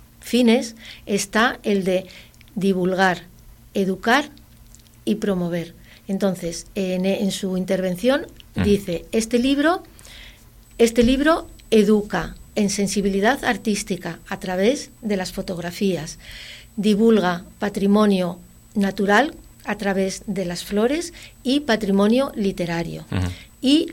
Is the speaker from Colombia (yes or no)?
no; Laredo, Cantabria, Spain; Así que yo estoy muy orgullosa de haberle hecho este homenaje también a mi tierra, a mi lugar de origen